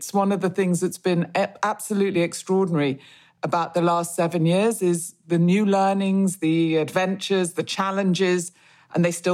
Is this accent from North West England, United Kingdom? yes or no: yes; Manchester, North West England, United Kingdom; it seems a very long time ago that I grew up in Manchester